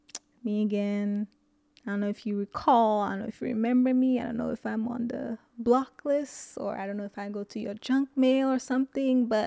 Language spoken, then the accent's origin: English; St. Lucia; now in United States; So I grew up in St. Lucia, for those of you who don't know. It's an island in the Caribbean.